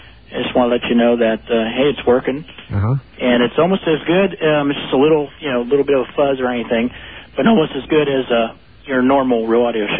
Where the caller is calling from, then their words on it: Columbus, Ohio, United States; I'm calling from Columbus, Ohio.